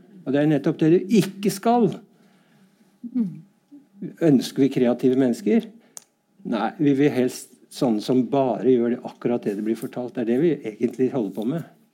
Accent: Bærum, Akershus, Norway; sånn som i Bærum hvor jeg bor. Jeg tør nesten ikke si at jeg er fra Bærum, men det er jo et skjellsord mange steder.

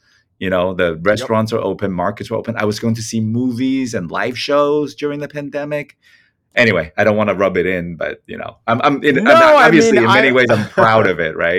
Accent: Taiwan; now in United States; I mean, I would say growing up in Taiwan is really interesting. I think at every moment I knew exactly what was going on in the U.S., even before I moved to the U.S.

